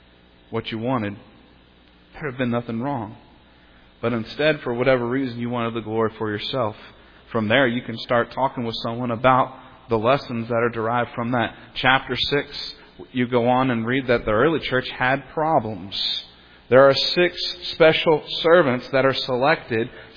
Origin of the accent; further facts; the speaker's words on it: Texas, United States; I grew up in Texas. I don't really know much Spanish